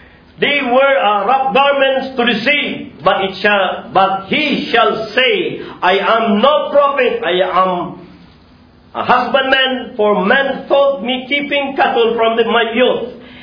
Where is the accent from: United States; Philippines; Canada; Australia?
Philippines; Yeah, because sorry, I'm Filipino.